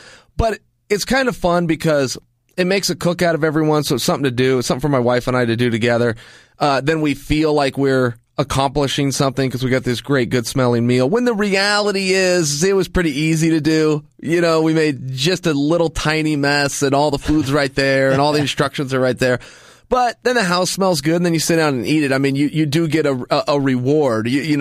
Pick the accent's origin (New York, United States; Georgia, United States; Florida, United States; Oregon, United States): Oregon, United States; West Linn; You're not going to find something like that in West Lynn, like, my hometown.